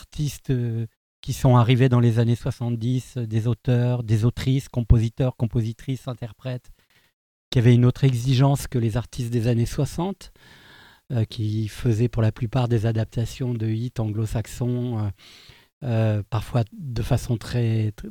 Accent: Pau, Nouvelle-Aquitaine, France; born there; also born or lived in Grenoble / Avignon / Le Puy-en-Velay; Alors, je suis né à Pau, vous avez tout à fait raison, mais je n'ai pas grandi à Pau parce que mes parents déménageaient en fait tous les 4-5 ans.

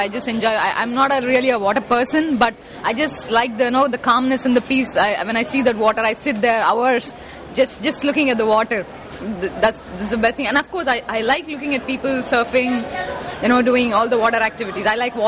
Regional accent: Bangalore, Karnataka, India; English is a second language; moved away as an adult; now in United States; I'm from India, from Bangalore. It's in the south of India.

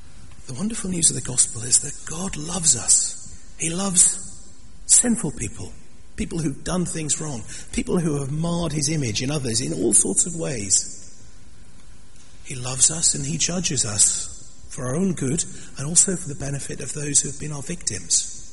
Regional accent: Sunderland, North East England, United Kingdom; That's my hometown, Sunderland.

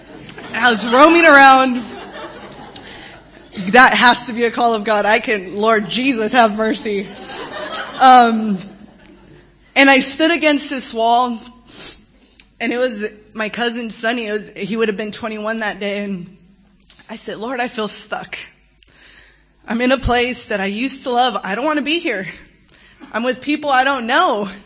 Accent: San Diego, California, United States; I'm from San Diego, California.

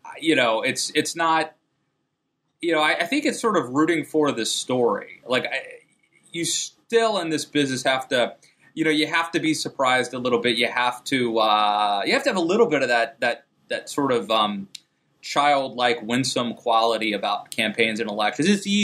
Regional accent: Maryland, United States; and places like Illinois and Maryland, my home state of Maryland

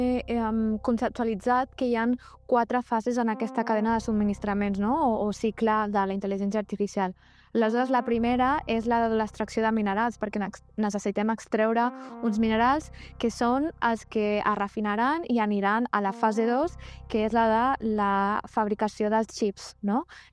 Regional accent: Granada, Andalusia, Spain; El meu poble d'Andalusia, a Granada

